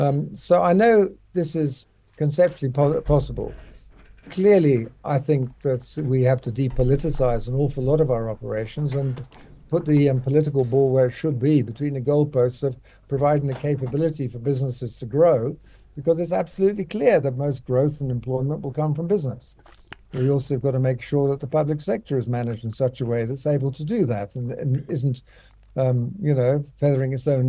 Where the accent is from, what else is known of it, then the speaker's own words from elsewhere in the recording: South Africa; trust in our basic capabilities as South African to actually perform well.